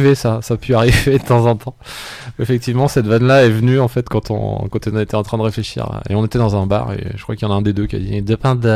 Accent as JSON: {"language": "French", "country": "France", "said": "c'est un peu comme les romans de guerre qu'on avait au 19e chez nous en France."}